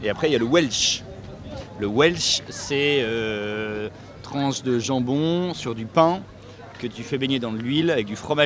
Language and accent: French; Lille, Hauts-de-France, France; now in Angers, France; Alors, moi, je suis Lillois d'origine et depuis 3 ans à Angers.